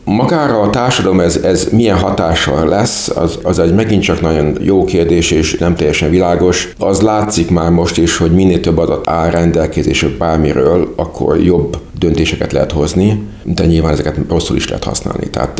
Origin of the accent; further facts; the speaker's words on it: Hungary; Én matematikusként, meg magyarként kapcsoltam ehhez a csapathoz, különböző munkákat csináltunk együtt, hát 1997-ben mentem ki.